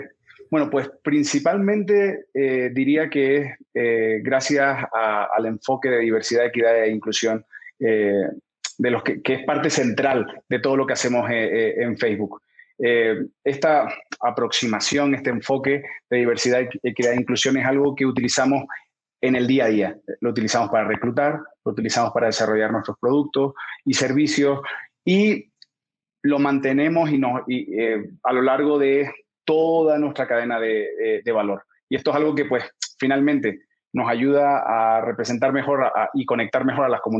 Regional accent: Spain; a pesar del acento que tengo, soy español, aunque nadie lo podría determinar por mi acento. Y pues como cualquier persona de provincias, creo que tengo una trayectoria similar de que se va a la capital, en este caso de Madrid, a estudiar.

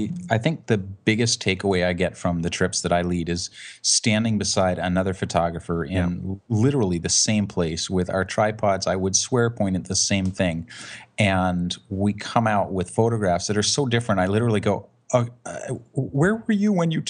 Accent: Canada; I'm a Canadian, but I live on the West Coast, and you know, we get more rain than anything.

